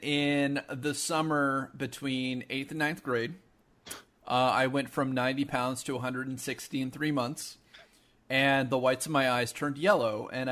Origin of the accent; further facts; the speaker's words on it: Tulalip Indian Reservation, Washington, United States; Mm. I got you both beat. I grew up on the Tulalip Indian Reservation.